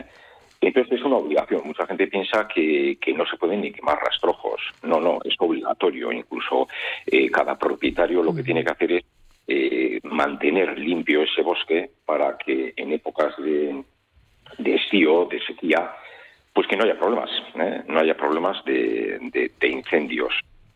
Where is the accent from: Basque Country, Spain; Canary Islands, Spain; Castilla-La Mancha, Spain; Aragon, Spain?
Basque Country, Spain; en nuestra zona nosotros somos de Encartaciones